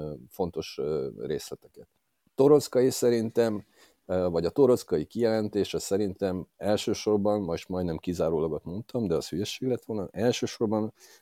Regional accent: Zakarpattia Oblast, Ukraine; attól, hogy Kárpátaljáról származom, és hogy élő kapcsolatom van Kárpátaljával.

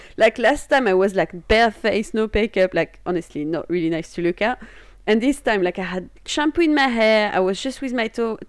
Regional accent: France; accent: French; English is a second language; As long as it's okay for you to talk to me and understand my French accent, I think it's fine.

